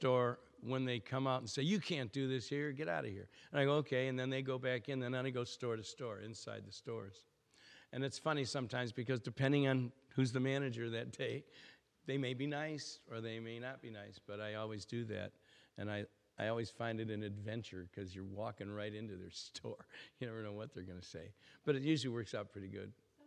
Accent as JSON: {"language": "English", "country": "Ireland", "said": "I don't really have a problem with that because I'm Irish and I'm a loudmouth idiot."}